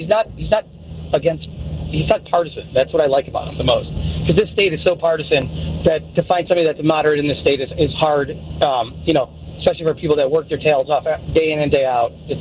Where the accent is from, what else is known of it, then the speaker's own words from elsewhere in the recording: Plainfield, New Jersey, United States; I'm from Plainfield, and he fought a really, really hard battle to represent us.